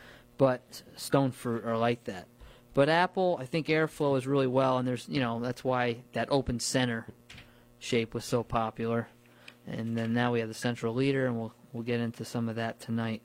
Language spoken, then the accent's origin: English; New Paltz, New York, United States; I grew up near orchards in New Paltz and very rarely saw wild apple trees.